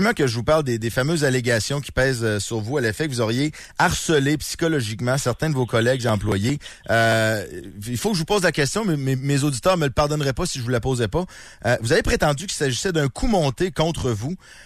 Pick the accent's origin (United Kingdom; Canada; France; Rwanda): Canada; Lévis, Quebec; Puis de toute façon, moi, je viens de Lévis. J'aime beaucoup la ville de Lévis.